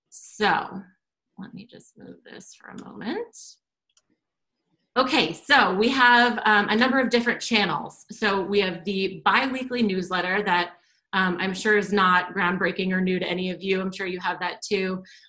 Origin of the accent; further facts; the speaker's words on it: Boston, Massachusetts, United States; now in San Francisco, United States; And as Kevin said, I'm originally from Boston.